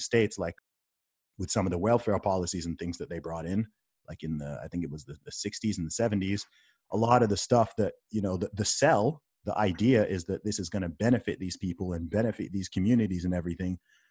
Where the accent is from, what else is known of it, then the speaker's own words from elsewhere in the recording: United Kingdom; obviously being a British guy, I catch a lot of flack from certain Black Americans, especially on social media, right?